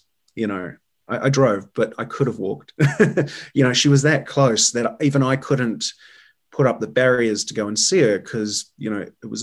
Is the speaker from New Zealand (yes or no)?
yes; New Zealand; accent: Kiwi; doing some work on her deck, D-E-C-K, my Kiwi accent.